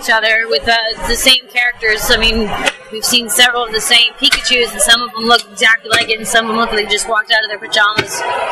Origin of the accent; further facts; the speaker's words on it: Florida, United States; born there; I was born in Florida, and before I moved here, I lived in Orlando for like 9 years.